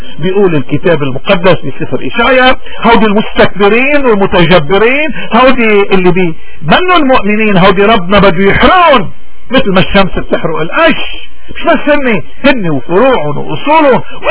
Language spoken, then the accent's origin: Arabic; Lebanon; نحن كلبنانيين اليوم بأمس الحاجة انه اول شيء نكون صادقين مع نفسنا